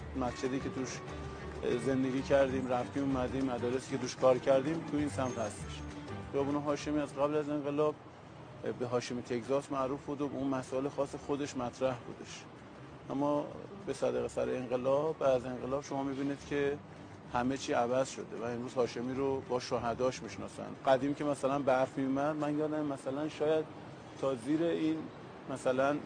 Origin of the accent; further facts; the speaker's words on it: Abadan, Khuzestan, Iran; born there; سال 50 ما اینجا میشستیم، یعنی تقریبا 43 سال ما تو محله حاشیه میشینم. حالا تو من متولد آبادان هستم.